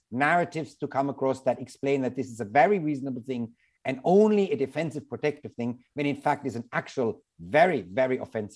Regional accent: United States; this is not your time to plan your next holiday to Russia, in my opinion, as an American

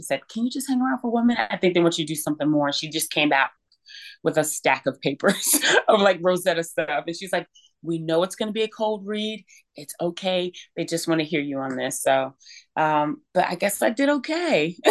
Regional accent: Trenton, New Jersey, United States; also born or lived in California; Yeah, I'm from Trenton, New Jersey. I was born in California, but raised in New Jersey. New Jersey is home.

